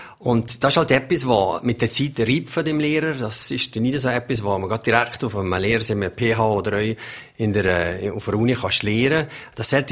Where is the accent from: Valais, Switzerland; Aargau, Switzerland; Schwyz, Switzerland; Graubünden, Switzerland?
Valais, Switzerland; Visp; ich bin also zu Fisch geboren, habe alle meine Schüler hier gemacht und eine flotte Kindheit hier in dem Fisper erlebt.